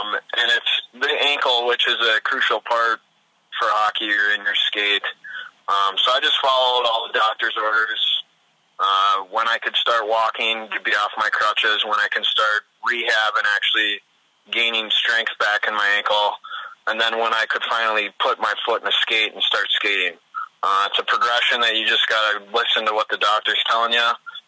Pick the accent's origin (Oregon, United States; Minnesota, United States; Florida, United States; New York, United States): Minnesota, United States; but growing up in Minnesota, it's a hockey community. It's the state of hockey.